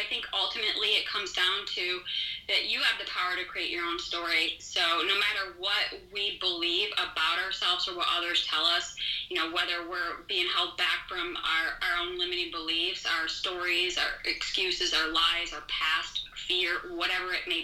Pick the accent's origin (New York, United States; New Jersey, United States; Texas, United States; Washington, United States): New York, United States; Buffalo; moved away; No, actually, I moved here about 15 years ago. I'm originally from Western New York in the Buffalo, New York area.